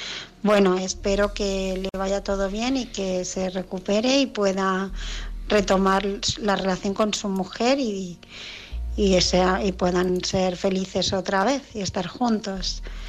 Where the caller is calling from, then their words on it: Barcelona, Catalonia, Spain; de Barcelona